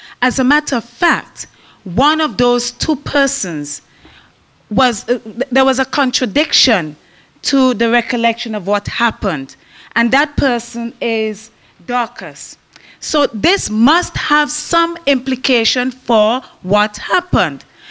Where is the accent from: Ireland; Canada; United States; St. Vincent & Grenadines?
St. Vincent & Grenadines; I come from St. Vincent and the Grenadines